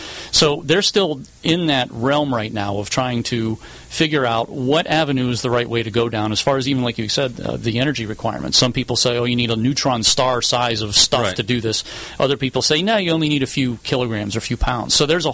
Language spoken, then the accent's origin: English; Pennsylvania, United States; even in Western Pennsylvania, where it was very rich in coal and shale.